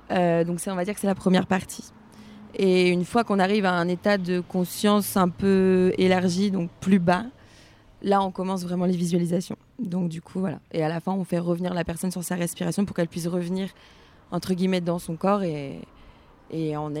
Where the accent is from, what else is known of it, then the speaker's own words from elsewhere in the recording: Brittany, France; Non, je suis bretonne.